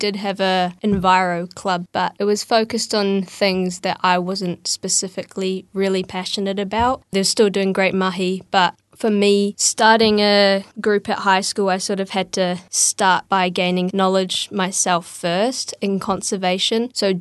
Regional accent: New Zealand; I guess growing up in Aotearoa, most people get to go outside a little bit at least, and I've been quite fortunate being able to explore lots of different places in New Zealand.

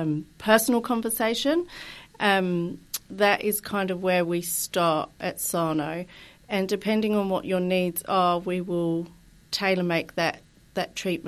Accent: United Kingdom; now in New Zealand; I'm not originally from New Zealand. I moved over here 12 years ago from the UK, and I had to start again, finding a community, finding my people.

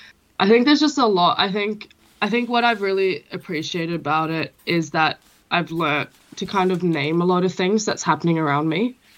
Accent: Norway; also born or lived in Melbourne, Australia; I grew up in two countries, mainly Norway, and I also grew up a bit in Melbourne, in Australia. So my accent's a bit funny.

